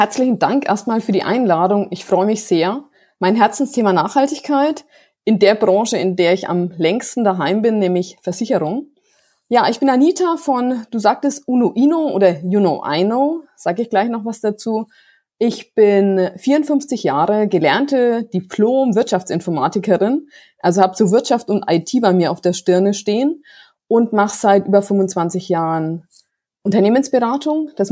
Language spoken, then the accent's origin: German; Bamberg, Bavaria, Germany; Ich bin, ihr werdet es hören, ich bin aus dem schönen Frankenland, ich komme aus Bamberg, bin Natur- und Tierliebhaber.